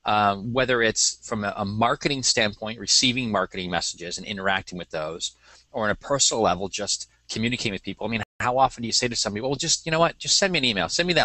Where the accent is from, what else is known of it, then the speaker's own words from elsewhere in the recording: Rochester, New York, United States; So I grew up in Rochester, New York, which means everybody in Rochester is a Sabres fan.